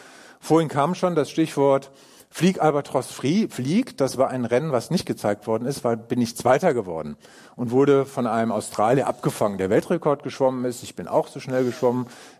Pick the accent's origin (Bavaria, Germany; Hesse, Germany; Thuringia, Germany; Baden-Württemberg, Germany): Hesse, Germany; Frankfurt; ich ja hier in Frankfurt, ich bin ja Frankfurter, beziehungsweise nicht Frankfurter, sondern Sachsenhäuser, kleiner, feiner Unterschied.